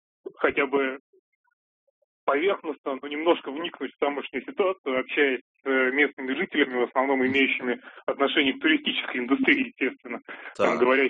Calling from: Moscow, Russia; Я из Москвы.

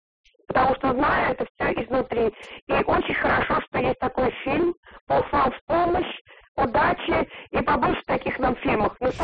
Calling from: Moscow, Russia

